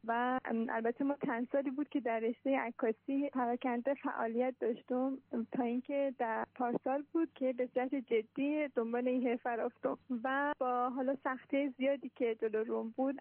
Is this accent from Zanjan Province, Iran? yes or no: no; Mashhad, Razavi Khorasan, Iran; born there; متولد سال 1373، متولد مشهد هستم و اصالتا از بهسود افغانستان.